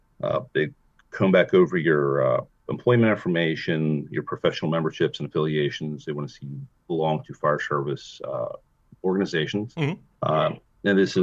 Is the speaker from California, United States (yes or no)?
no; Port Vue, Pennsylvania, United States; I grew up in Port View, not far from here, obviously. You know, I'm just right across the river, and I was on Rebecca Street.